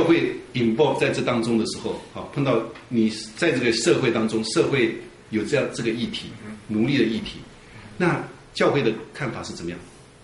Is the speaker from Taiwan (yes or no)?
no; China; 我们中国人有内战的经历，美国也有内战的经历啊。